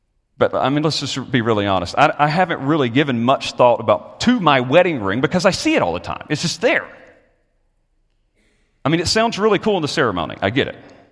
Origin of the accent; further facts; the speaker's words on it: United States; again, I'm American.